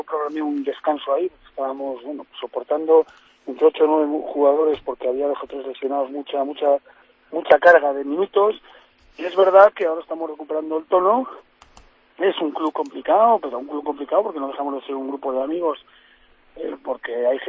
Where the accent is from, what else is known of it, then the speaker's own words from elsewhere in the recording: Castile and León, Spain; yo soy de León, de Palencia